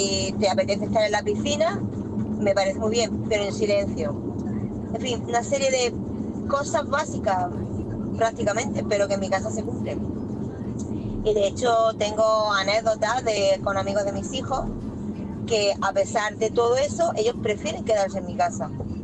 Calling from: Almería, Andalusia, Spain; de Almería.

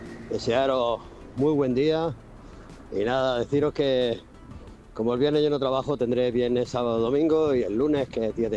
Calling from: Rotterdam, South Holland, Netherlands; de Rotterdam.

